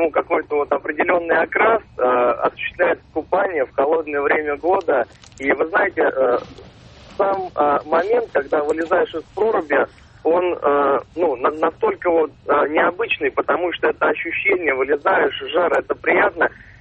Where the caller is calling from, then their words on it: Pavlovsky Posad, Moscow Oblast, Russia; Московская область, Павловский Посад.